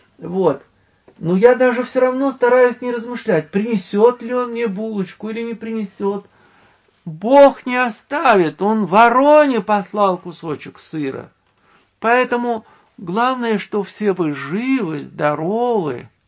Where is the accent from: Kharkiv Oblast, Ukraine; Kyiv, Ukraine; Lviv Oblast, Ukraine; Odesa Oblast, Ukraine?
Kharkiv Oblast, Ukraine; Kharkiv; born there; Я родилась в Харькове, мне все это очень больно